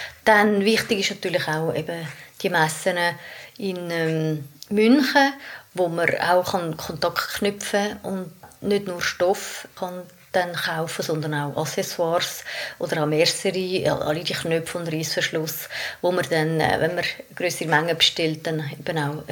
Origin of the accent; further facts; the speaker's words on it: Switzerland; In Deutschland vielleicht, aber da bei uns in der Schweiz nicht.